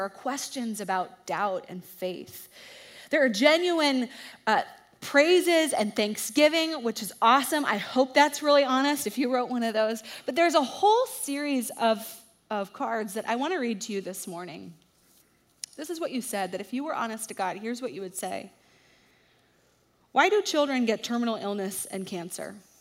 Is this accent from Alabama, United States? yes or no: no; Dallas, Texas, United States; I grew up in Dallas